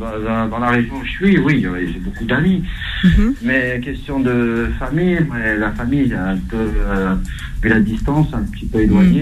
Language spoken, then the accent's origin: French; Tiznit, Souss-Massa, Morocco; Bah, moi, je suis à côté d'Agadir, je suis de Tizmit.